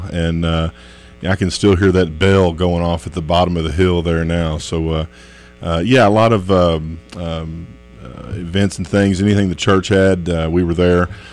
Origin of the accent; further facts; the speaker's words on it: Lexington, Kentucky, United States; Born and raised in Lexington. Went to Henry Clay. Graduated from there in 91. Played football.